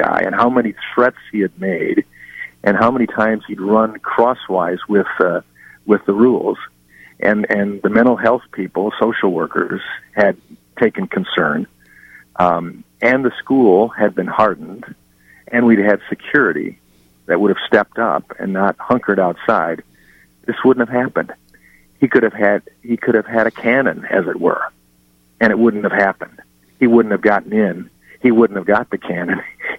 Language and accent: English; Chicago, Illinois, United States; moved away; I come from Chicago originally, and the Chicago, with all that's going wrong in Chicago and Illinois, sadly, my birth state, it's just a terrible place now.